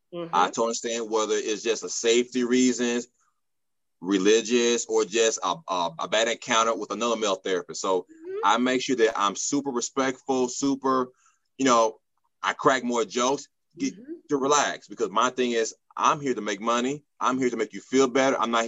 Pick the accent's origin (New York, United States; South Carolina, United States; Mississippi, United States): Mississippi, United States; And keep in mind, I'm from Mississippi.